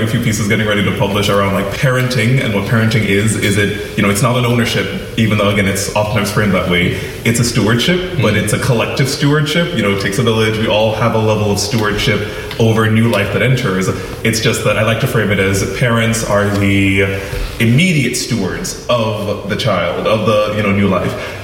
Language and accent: English; Jamaica; So I grew up in Jamaican Pentecost, which was a very difficult experience as a queer, racialized person who was aware of colonialism and all the wildness of being in the Caribbean.